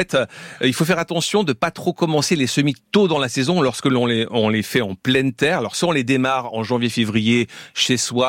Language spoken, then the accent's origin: French; La Tronche, Auvergne-Rhône-Alpes, France; Ah oui, Grenoble, c'est ma région d'origine, donc je suis content.